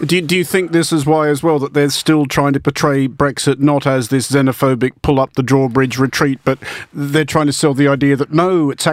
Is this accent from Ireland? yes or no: no; Australia; I as an Australian